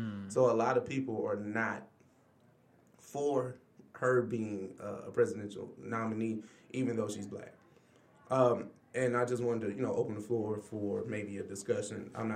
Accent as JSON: {"language": "English", "town": "Oakland", "region": "California", "country": "United States", "said": "She's, you know, she's definitely from, you know, where we're from. Like, she's born and raised in Oakland"}